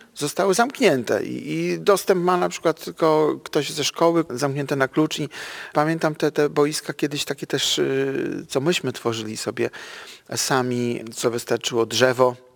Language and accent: Polish; Gdańsk, Pomeranian Voivodeship, Poland; wtedy kiedy dorastałem na Gdańskim Przymorzu.